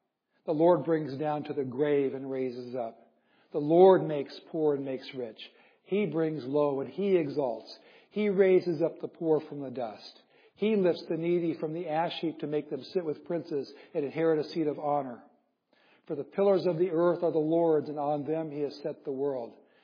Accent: Iowa, United States; So growing up in Iowa, working for that farmer my senior year, I did all sorts of things.

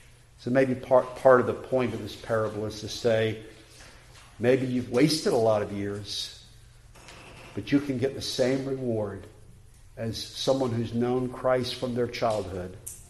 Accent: South Carolina, United States; born there; I was born in South Carolina, and the state motto of South Carolina is Dum Spiro Spero in Latin.

